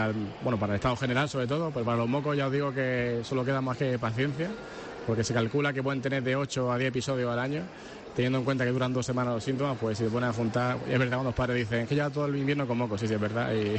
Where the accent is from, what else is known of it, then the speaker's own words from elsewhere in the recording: Andalusia, Spain; yo soy andaluz y vivo en un pueblito de Jaén